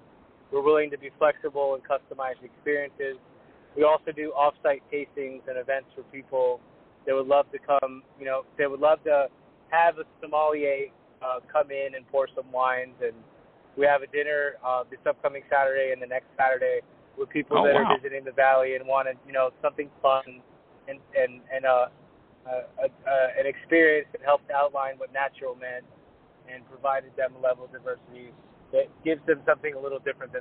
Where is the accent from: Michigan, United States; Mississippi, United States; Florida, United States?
Florida, United States; Orlando; also born or lived in Los Angeles; My parents are in Orlando, and I was born in Los Angeles. I grew up in Orlando, and I love Florida